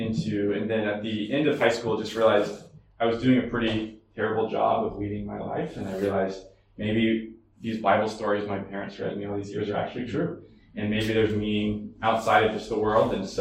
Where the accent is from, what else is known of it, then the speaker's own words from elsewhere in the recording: California, United States; I'm from California, near Yosemite area. I'm sure many of you have heard of Yosemite. So really close to there. So I grew up going to Yosemite on weekends and things like that.